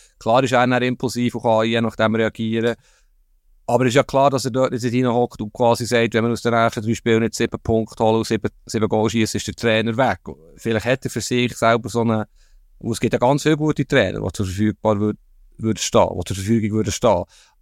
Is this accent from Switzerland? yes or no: yes; Bern, Switzerland; Darf ich das sagen als Berner?